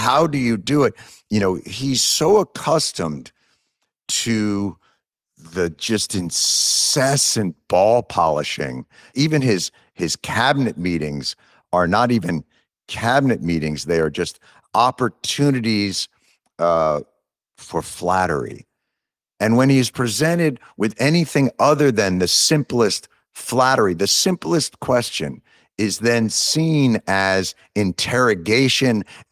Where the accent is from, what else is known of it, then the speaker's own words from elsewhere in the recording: New Jersey, United States; I'm from New Jersey. Do you have any idea what we would give to label ourselves a Commonwealth?